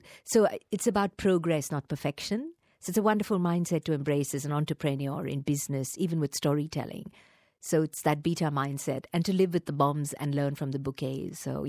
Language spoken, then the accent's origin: English; India; Growing up in India, you know, channeling my mom, that sort of thing.